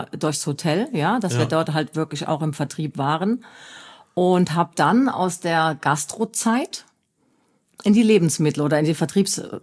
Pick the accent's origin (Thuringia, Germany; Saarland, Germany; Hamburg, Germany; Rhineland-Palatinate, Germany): Rhineland-Palatinate, Germany; Koblenz; Ich komme ursprünglich aus Koblenz, mhm, und wir haben gewohnt in Bubenheim.